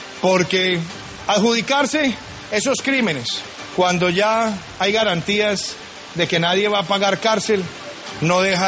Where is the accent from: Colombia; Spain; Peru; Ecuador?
Colombia; yo como colombiano lo único que quiero